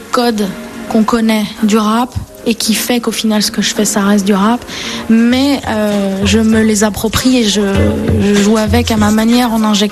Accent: Brest, Brittany, France; Moi, je venais de Brest et de famille middle class

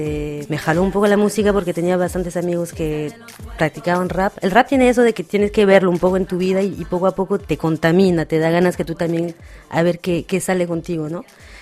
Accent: Nanterre, Île-de-France, France; also born or lived in Paris; Yo nací acá, en París, y unas dos semanas después llegamos en Nanterre, donde he pasado casi toda mi vida.

